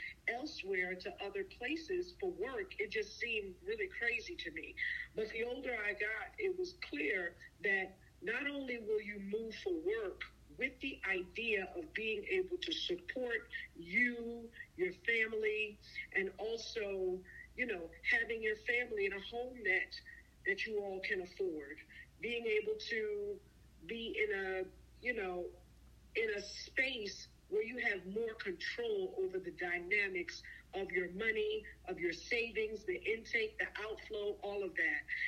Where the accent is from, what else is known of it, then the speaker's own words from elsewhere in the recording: New York City, New York, United States; I'm coming from New York City, so it's the greatest city in the world, in my eyes, in my opinion.